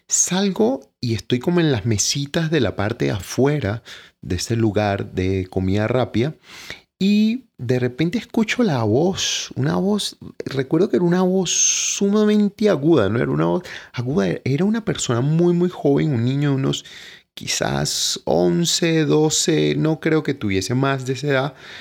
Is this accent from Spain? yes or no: no; Venezuela; now in Medellín, Colombia; Como sabes, es un deporte muy popular en mi país, Venezuela, igual que el béisbol. Acá en Medellín casi no se practica el béisbol